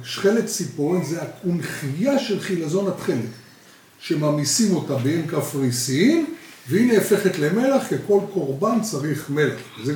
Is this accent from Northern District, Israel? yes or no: yes; HaZorea, Northern District, Israel; קיבוץ הזורע.